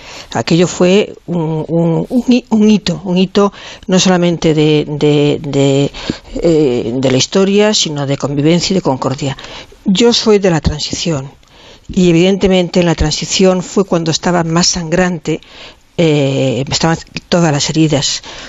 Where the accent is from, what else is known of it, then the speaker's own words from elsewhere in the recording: Spain; yo, como ciudadana española, y que además tengo una edad, no viví la guerra, por supuesto, ni la posguerra tampoco